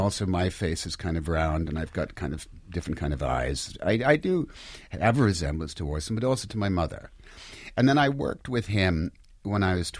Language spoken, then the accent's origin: English; California, United States; Well, not much to start with, because I grew up in California.